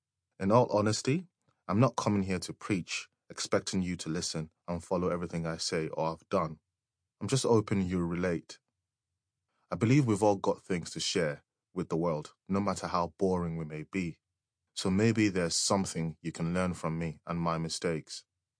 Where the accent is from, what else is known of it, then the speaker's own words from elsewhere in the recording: Nigeria; moved away as an adult; now in United Kingdom; When I moved to the UK from Nigeria in 2003 for university, it was an absolute culture shock. I saw things I'd always longed for growing up in Nigeria